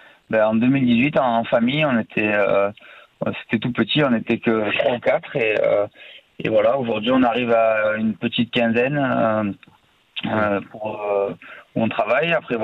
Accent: Provence-Alpes-Côte d'Azur, France; moi, j'ai la Provence, c'est ma région natale, donc ça me tient vraiment à cœur.

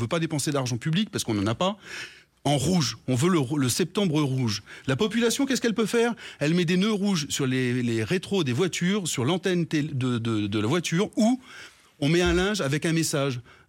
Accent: Bourgogne-Franche-Comté, France; Moi, je viens du Morvan.

